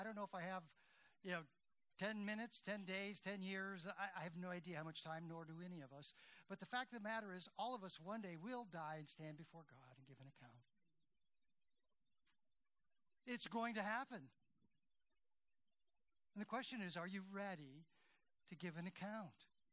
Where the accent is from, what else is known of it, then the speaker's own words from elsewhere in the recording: Akron, Ohio, United States; When I was growing up in Akron, well, you know how long ago that was now, right? Late 50s, 60s mainly